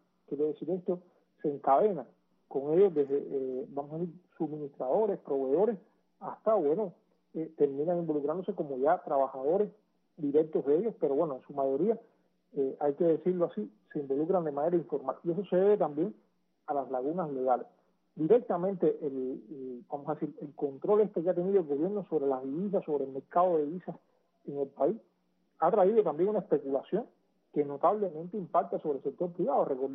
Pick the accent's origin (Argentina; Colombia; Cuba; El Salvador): Cuba